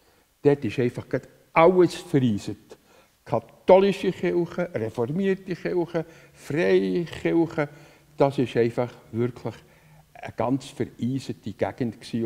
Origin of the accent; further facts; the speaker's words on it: Köniz, Bern, Switzerland; Ich bin also in Liebefeld, in Köniz, aufgewachsen